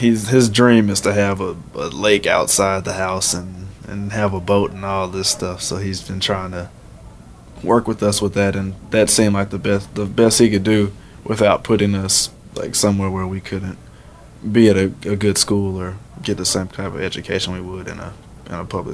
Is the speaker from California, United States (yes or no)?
no; Milwaukee, Wisconsin, United States; born there; Well, I was born in Milwaukee, actually, and my father was in the military.